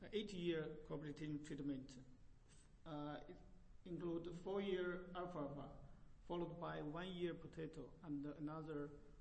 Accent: China; I'm from China.

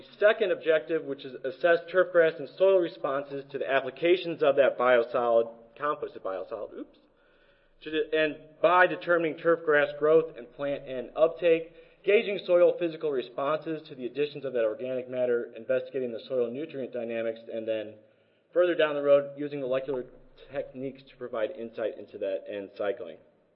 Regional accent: Pacific Northwest, United States; I am the idiot from the Northwest that is wearing a sweater when it's 90 degrees out

